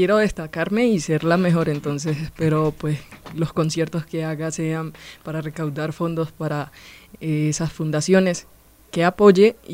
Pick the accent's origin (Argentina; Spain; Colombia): Colombia; Chocó; Pues, como vengo del Chocó y toda esa cosa, he venido tocando desde pequeña